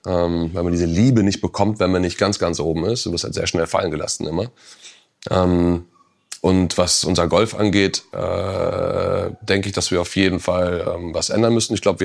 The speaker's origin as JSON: {"language": "German", "country": "Germany", "said": "Ich liebe Deutschland, ich bin stolzer Deutscher."}